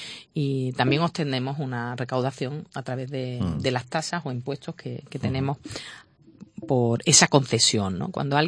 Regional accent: Málaga, Andalusia, Spain

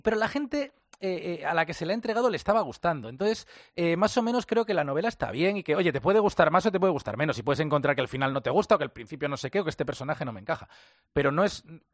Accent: Vigo, Galicia, Spain; born there; now in Madrid, Spain; Vigo, que es donde yo nací y donde tengo mi familia, y Madrid, que es donde vivo ahora.

